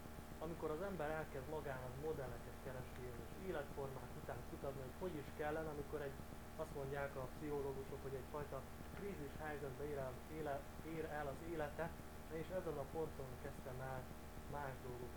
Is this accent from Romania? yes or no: yes; Mezőkanyag, Mureș County, Romania; de én, aki Vásárhely mellett mezőkanyagban nőttem fel, nekem azért a határ az elég messze volt.